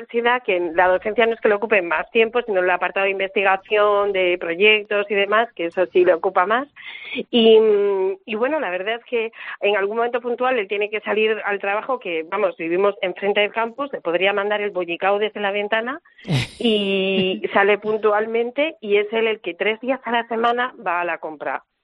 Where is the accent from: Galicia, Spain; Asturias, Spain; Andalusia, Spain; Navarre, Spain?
Galicia, Spain; Ferrol; somos de Ferrol. Eso quiere decir que estamos acostumbradísimos a días de lluvia